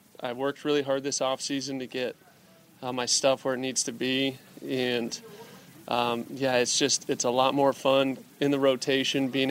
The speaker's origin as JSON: {"language": "English", "town": "Anaheim", "region": "California", "country": "United States", "tie": "born or raised there", "said": "just my first start in Anaheim for my hometown team"}